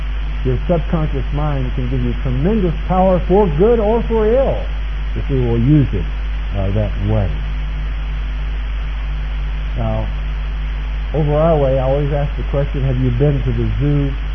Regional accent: Houston, Texas, United States; And I can remember going to the zoo as a little boy in Houston, Texas, and seeing these big elephants.

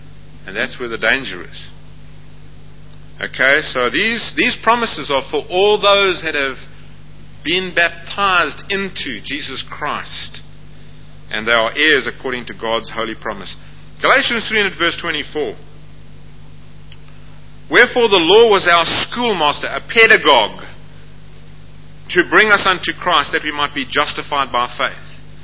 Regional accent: South Africa; Well, you see, I come from South Africa. We don't play baseball down there.

